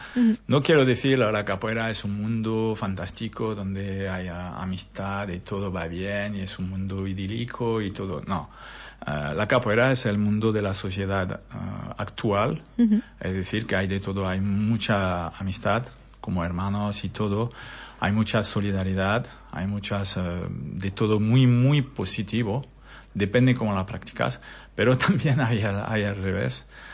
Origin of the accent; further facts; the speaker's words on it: France; Spanish is a second language; Pero entre 2012 y 2016 me fui a trabajar en Francia, porque soy francés. Me fui a trabajar en Francia y volví a los fines de semana. Y he encontrado la capoeira en Montpellier, vivía en Montpellier